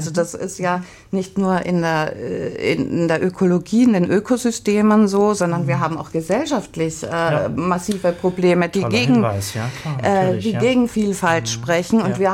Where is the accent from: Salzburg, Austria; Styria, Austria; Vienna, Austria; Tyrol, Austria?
Vienna, Austria; moved away as an adult; now in Berlin, Germany; ich bin gebürtige Wienerin und habe an der Universität für Bodenkultur studiert